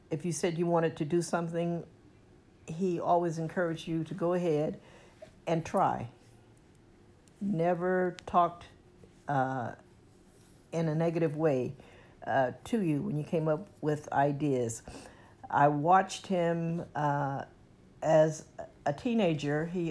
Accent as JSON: {"language": "English", "town": "San Francisco", "region": "California", "country": "United States", "tie": "born or raised there", "said": "My childhood, I grew up in San Francisco, came to San Francisco with my family as an infant. Grew up basically in the 40s, 50s."}